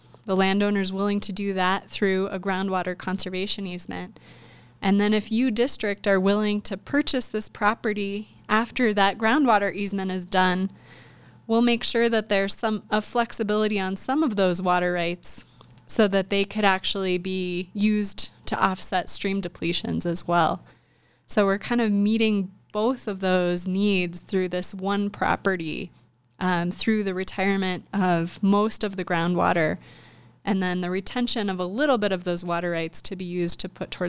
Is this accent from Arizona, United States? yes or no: yes; Arizona, United States; now in Denver, United States; I live in Denver and I get to work all over the state of Colorado. I'm from Arizona, another Western state, of course.